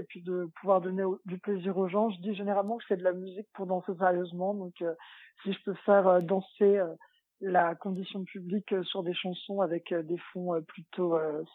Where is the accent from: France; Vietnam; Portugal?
France; Hauts-de-France; Je viens des Hauts-de-France, de Picardie plus précisément, où j'ai eu une enfance rythmée par le désert de la campagne et l'envie de construire avec de la culture.